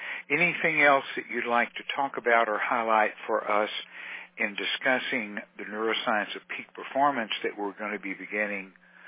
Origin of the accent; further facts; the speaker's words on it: Texas, United States; accent: Texan; first language Texan; English is my second language. Texan is my first, as you might have guessed.